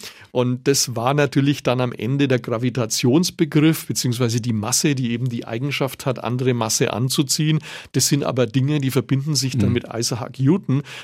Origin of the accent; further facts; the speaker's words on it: Nuremberg, Bavaria, Germany; muss ich jetzt auch als Nürnberger gestehen